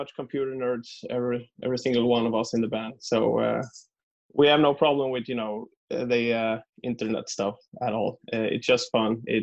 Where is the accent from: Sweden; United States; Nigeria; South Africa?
Sweden; Eksjö, Jönköping County; English is a second language; We grew up in Eksjö. It's a very, very small town